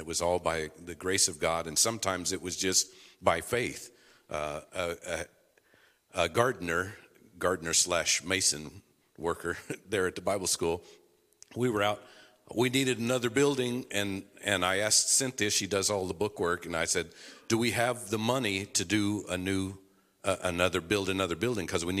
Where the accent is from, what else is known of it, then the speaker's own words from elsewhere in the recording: Oklahoma, United States; So I didn't know it was a dangerous snake growing up in Oklahoma.